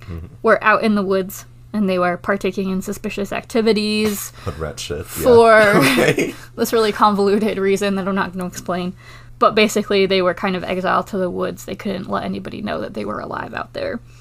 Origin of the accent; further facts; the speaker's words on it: United Kingdom; I'm British and not paprika.